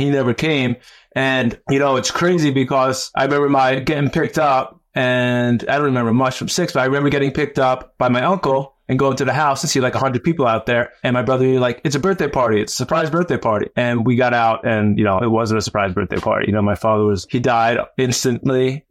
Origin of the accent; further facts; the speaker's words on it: New York City, New York, United States; So I grew up in the Bronx in New York City.